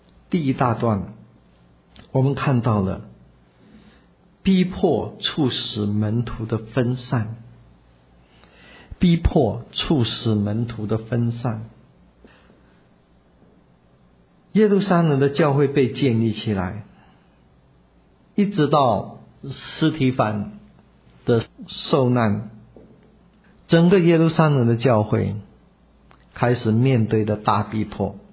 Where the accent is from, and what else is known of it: China